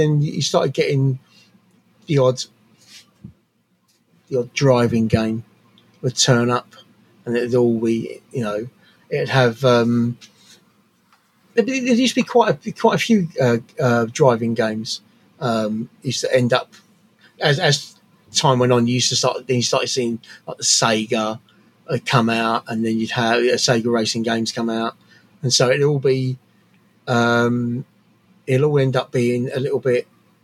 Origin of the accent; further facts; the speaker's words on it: Tottenham, London, United Kingdom; I'm 50 this year, so I was born in 74. So when I was a youngster growing up in Tottenham, North London, around about the time, I'm the youngest of six.